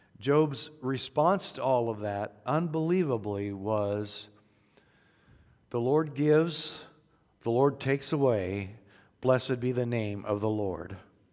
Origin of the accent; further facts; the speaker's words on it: Iowa, United States; I grew up in Southwest Iowa on a farm, went to Faith Baptist Bible College in Ankeny, was in the pastorate for 38 years.